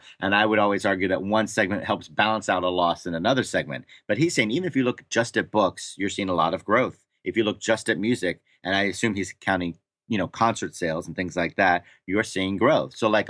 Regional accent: New Zealand; As you know, Sperling, this is all happening in my home country, and so I have been following the local news quite closely.

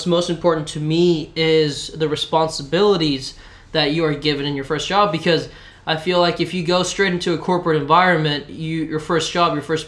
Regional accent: Salinas, California, United States; Yeah, I'm from Salinas, Monterey, California.

